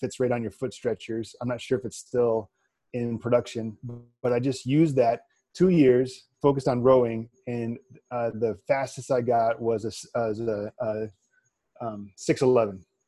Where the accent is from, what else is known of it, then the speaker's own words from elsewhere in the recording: Indiana, United States; I grew up in Indiana, and when you're tall and you live in Indiana, that's what you do.